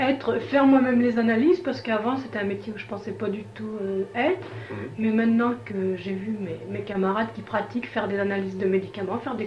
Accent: Orléans, Centre-Val de Loire, France; Je suis née à Orléans, oui, oui.

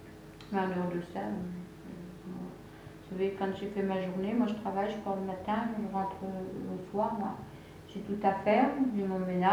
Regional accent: Grand Est, France; ou ça se passe un petit peu comme ça chez nous en Lorraine. Vous voyez, on est plus familier.

